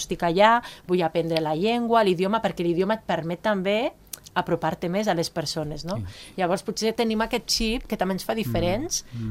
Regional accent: Andorra; sinó com a andorrans, doncs també fer veure quina és la nostra realitat i què és el que hi ha realment aquí

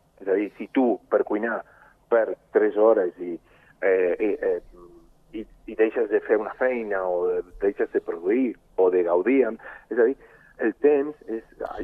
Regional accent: Argentina; És que venim de l'Argentina, curiosament trobem, sobretot a Espanya i gran part de Andorra en general, que és molt tradicional que encara es cuina no?

